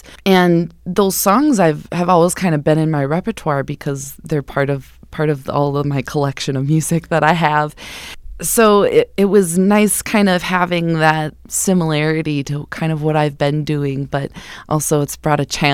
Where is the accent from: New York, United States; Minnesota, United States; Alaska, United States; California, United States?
Minnesota, United States; Mankato; I grew up in Mankato, and then I spent some time in Duluth getting my degree